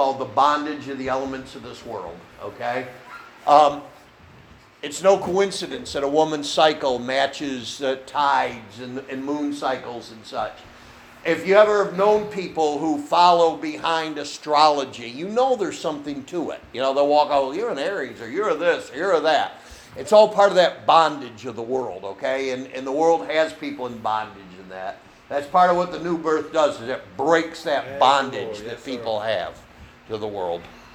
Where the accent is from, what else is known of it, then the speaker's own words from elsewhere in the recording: Salamanca, New York, United States; born there; I was born over in Salamanca